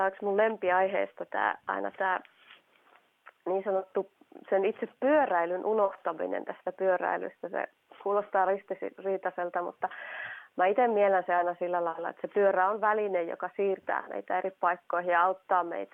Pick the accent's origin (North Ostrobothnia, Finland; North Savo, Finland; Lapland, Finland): Lapland, Finland; mä itse Lapista kotoisin